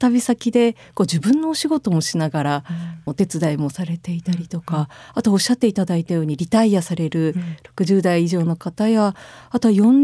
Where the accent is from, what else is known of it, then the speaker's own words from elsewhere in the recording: Owase, Mie, Japan; 自分の出身地のような尾鷲市のような地域にスポットライトが当たる未来を作りたい